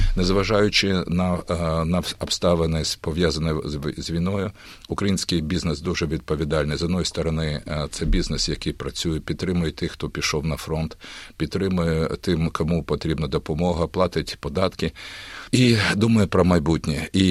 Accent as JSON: {"language": "Ukrainian", "region": "Donetsk Oblast", "country": "Ukraine", "tie": "born there", "said": "сам народився на Сході, на Донеччині. І зараз, як для нікого, мені дуже прикро бачити те, що моє рідне місто в окупації"}